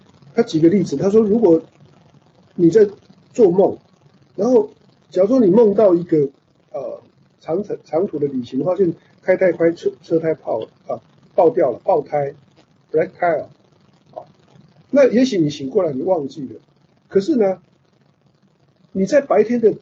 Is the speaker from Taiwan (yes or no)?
no; China